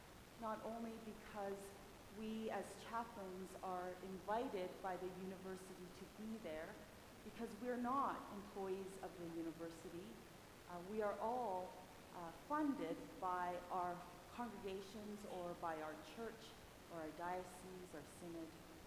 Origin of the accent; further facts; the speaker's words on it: Calgary, Alberta, Canada; came from Edmonton to Calgary, but Calgary is my hometown where I grew up.